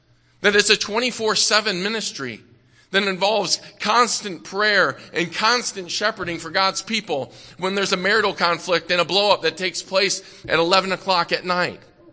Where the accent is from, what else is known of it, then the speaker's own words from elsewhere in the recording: Illinois, United States; I'm from the Midwest, grew up west of Chicago in Ogle County, the leading corn-producing county in the state of Illinois.